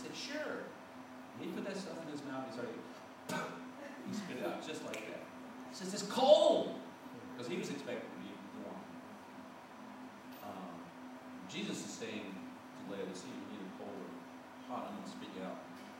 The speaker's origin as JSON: {"language": "English", "region": "North Carolina", "country": "United States", "tie": "born or raised there", "said": "Near my hometown in North Carolina, there's a city called Hot Springs."}